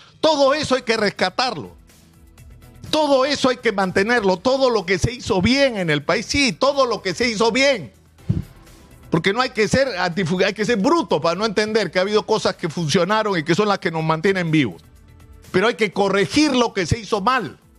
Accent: Peru; Porque esos somos los peruanos.

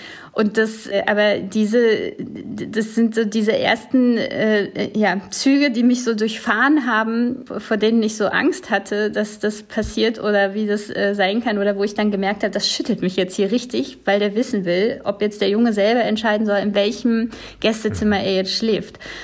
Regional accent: Brandenburg, Germany; Also ich bin mir meiner Ostigkeit sehr bewusst.

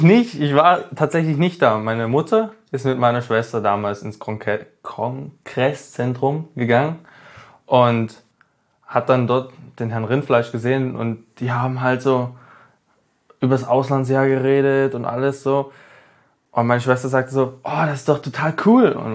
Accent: Dresden, Saxony, Germany; Ich komme aus Dresden und war jetzt ein Jahr in Amerika, in USA, Texas.

